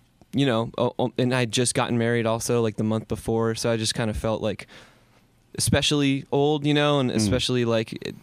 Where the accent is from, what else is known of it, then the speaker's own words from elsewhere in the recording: Ridgewood, United States; I spend a lot of time back in the town where I grew up in Ridgewood because that's where my parents still live and my wife's parents live there.